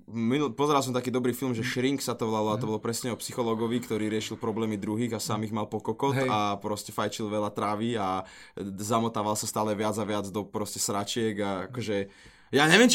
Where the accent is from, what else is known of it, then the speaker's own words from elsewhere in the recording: Prešov, Prešov Region, Slovakia; ja som z Prešova, tam iné počasie, ja som zvyknutý.